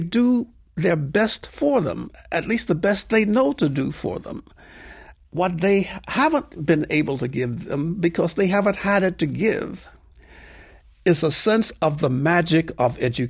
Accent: Okolona, Mississippi, United States; a program I've started in my hometown of Okolona, Mississippi, as you so correctly pronounced

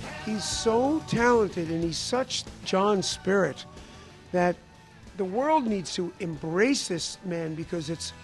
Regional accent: Bronx, New York, United States; So when I grew up in the Bronx, and I lived in a little tiny 20 by 15 apartment with a Steinway piano in it.

